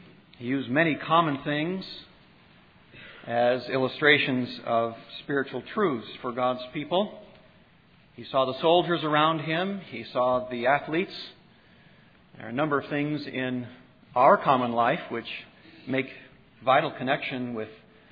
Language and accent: English; Wisconsin, United States; born there; I was born in Wisconsin, but I understand you can't leave those cows any day on their own.